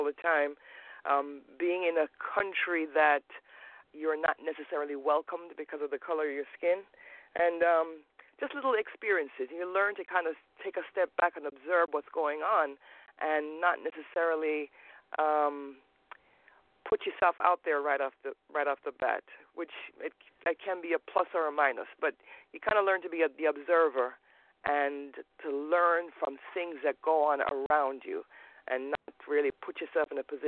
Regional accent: Birmingham, West Midlands, United Kingdom; born there; So I'm the last of three children born in England. And after a number of years, my parents got homesick and decided to return to Jamaica. And I spent my high school years in Jamaica

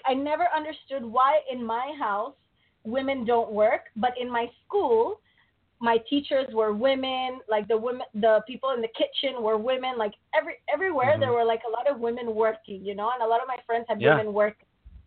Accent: Barcelona, Catalonia, Spain; I am Indian by origin, but I was born and brought up in Barcelona, Spain, for those of you who don't know. And I grew up in a rather traditional Indian family.

